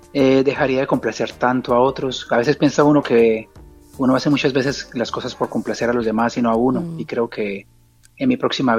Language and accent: Spanish; Colombia; moved away; aunque yo soy colombiano, pues yo ya no tengo mis raíces y mi cultura colombiana se ha enfocado mucho a estar más afuera de lo que es Colombia